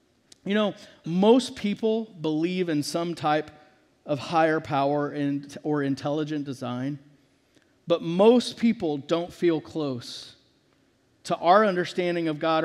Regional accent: Texas, United States; Now, I grew up in Texas, and we were in Dallas-Fort Worth

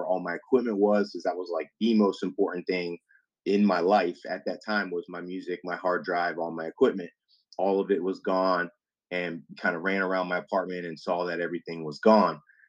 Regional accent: Florida, United States; And I grew up in South Florida, so I was very much into hip hop, R&B

